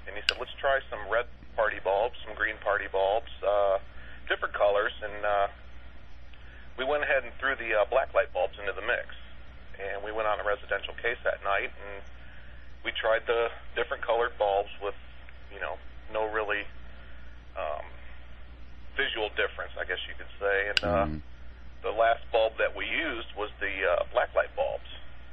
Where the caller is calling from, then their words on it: Columbus, Ohio, United States; Columbus, Ohio.